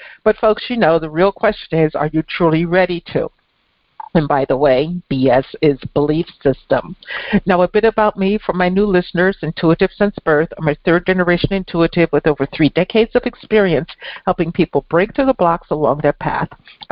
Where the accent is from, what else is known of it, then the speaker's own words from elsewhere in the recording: Guilderland, New York, United States; You know, I was born and raised in Gilderland, and I know that you're in the Clifton Park area of New York.